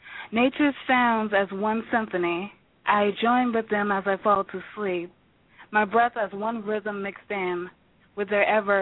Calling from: Cleveland, Ohio, United States; from Cleveland, Ohio.

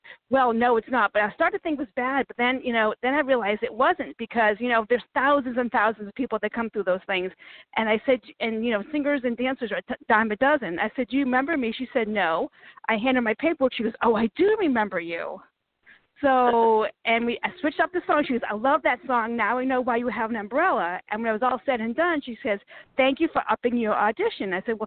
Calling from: Virginia, United States; Virginia, do you remember me?

